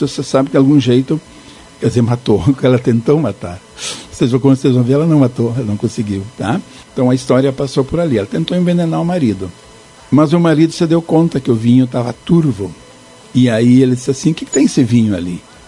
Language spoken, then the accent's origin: Portuguese; Serafina Corrêa, Rio Grande do Sul, Brazil; uma que eu cantava quando era guri aqui em Serafina